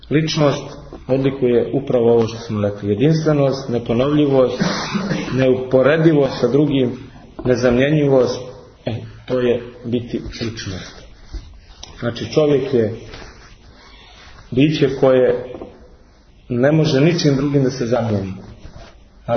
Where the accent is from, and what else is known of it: Montenegro